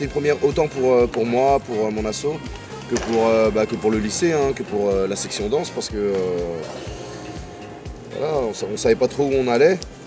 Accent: Morlaix, Brittany, France; now in Brest, France; Même je suis originaire de Morlaix mais aujourd'hui j'habite à Brest.

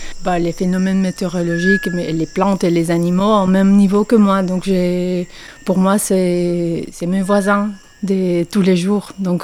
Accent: La Paz, Bolivia; born there; French is a second language; je suis bolivienne, artiste et architecte. Je suis née à La Paz, une ville au plein cœur de la cordillère des Andes, à 4000 mètres d'altitude.

